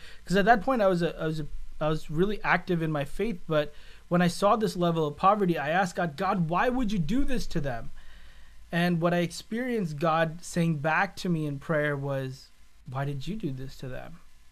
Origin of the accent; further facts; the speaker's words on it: New York, United States; I grew up … I grew up in New York. I was part of a pretty traditional Catholic family.